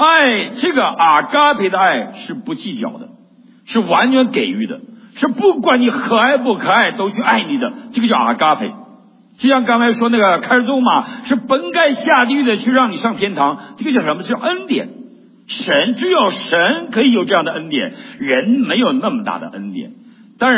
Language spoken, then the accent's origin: Chinese; Northeast China, China; 我们东北人有句话，谁怕谁呀、啊？